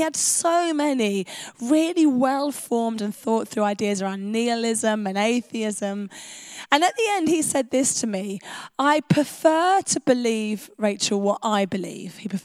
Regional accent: London, United Kingdom; now in England; I am a southerner, I'm a Londoner, I've been in the north for 3 months.

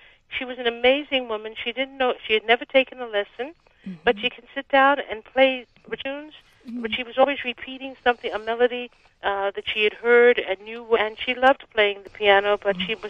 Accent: Harlem, New York, United States; I grew up in Harlem first on 111th Street and then up 154th, both on St. Nicholas Avenue.

